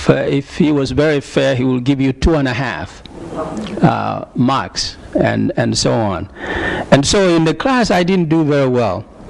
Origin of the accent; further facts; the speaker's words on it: Western Kenya, Kenya; I come from Kenya, the western part.